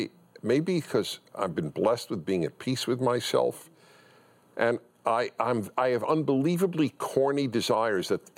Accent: Brooklyn, New York, United States; I grew up in Brooklyn.

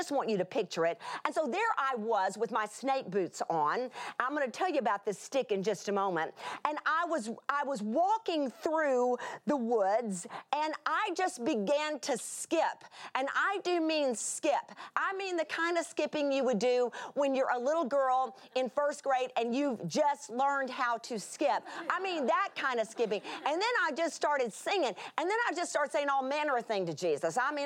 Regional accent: Texas, United States; but I come from South Texas, and you need to know that we have summers that are in three digits

